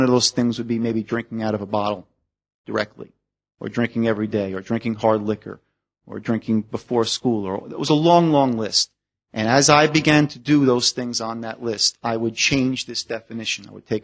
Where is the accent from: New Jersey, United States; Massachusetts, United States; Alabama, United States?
New Jersey, United States; Cliffside Park; I grew up in Cliffside Park, New Jersey, overlooking the Midtown Manhattan.